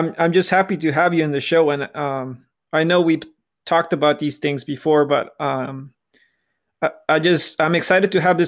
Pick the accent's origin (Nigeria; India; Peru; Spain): Peru; You know that I'm from Peru, and you know that in my hometown, climate change has had a big impact for decades.